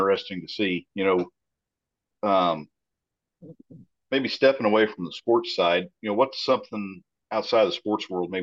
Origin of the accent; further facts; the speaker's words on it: Luce Creek, Missouri, United States; if you love rural Missouri, you should come see my hometown of Luce Creek, Missouri.